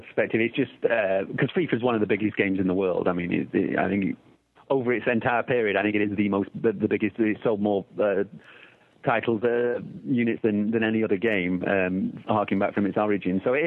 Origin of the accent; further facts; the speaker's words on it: Manchester, North West England, United Kingdom; I'm from Manchester or from around Manchester